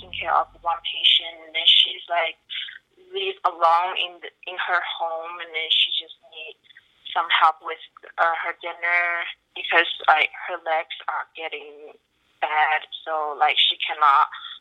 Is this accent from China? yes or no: yes; China; English is a second language; now in United States; So I wasn't really surprised or really like panic and stuff, and I'm from China.